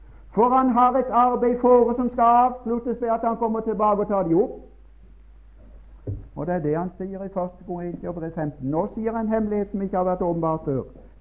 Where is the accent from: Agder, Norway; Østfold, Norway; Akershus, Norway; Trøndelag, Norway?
Agder, Norway; Mosby; når jeg kjørte med hest hjemme på Mosby og skulle på skogen etter høy eller ved